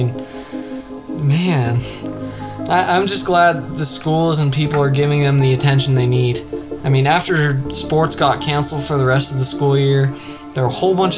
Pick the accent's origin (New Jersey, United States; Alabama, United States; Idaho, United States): Idaho, United States; In my home state of Idaho, though, the state really gave me hope about everything with school and sports and all.